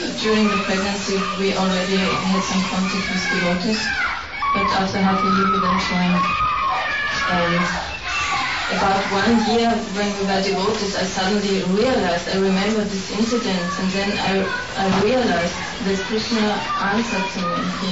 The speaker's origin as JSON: {"language": "English", "country": "Austria", "said": "I come from Austria."}